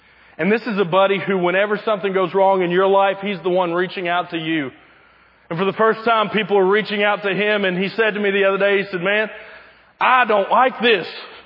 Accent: Kentucky, United States; I don't know about you, but growing up in South Central Kentucky, I learned that God helps those who help themselves.

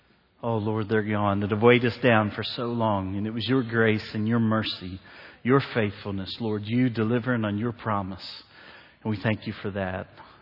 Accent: Morrow, Ohio, United States; And so I grew up in Morrow. The river ran through our little town.

